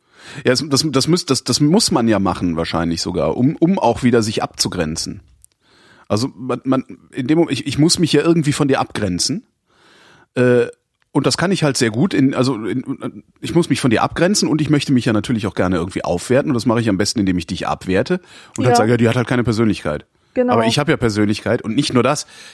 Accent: West Germany, Germany; weil ich komme aus dem Westen. Ich bin nicht bespitzelt worden

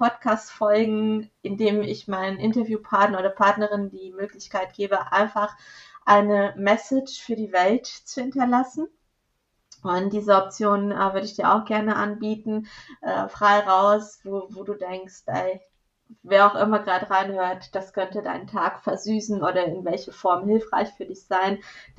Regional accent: Portugal; German is a second language; now in Germany; Ich komme ja aus Portugal, ne? Ich bin ja Portugiesin, ich bin in Portugal aufgewachsen

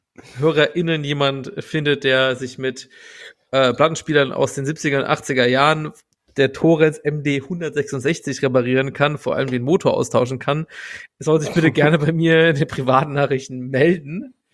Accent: Saarbrücken, Saarland, Germany; born there; ich bin in Saarbrücken geboren

